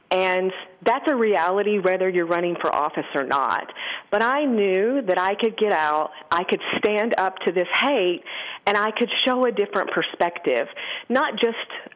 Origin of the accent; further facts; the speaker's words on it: Arkansas, United States; now in Arizona, United States; I am originally from Arkansas. I was the youngest daughter, four girls, raised by a single parent. I moved to Arizona in 1998